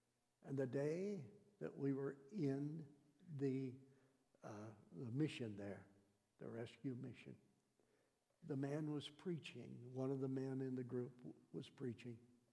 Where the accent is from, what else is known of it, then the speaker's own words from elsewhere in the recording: Croatia; Lord, find a way for us to get back to my home country, Croatia, with the good news of Christ.